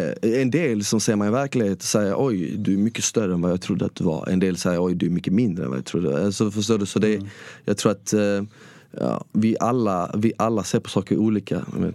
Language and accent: Swedish; Malmö, Skåne, Sweden; Och sen så växte jag upp i Rosengård i Ramelsväg.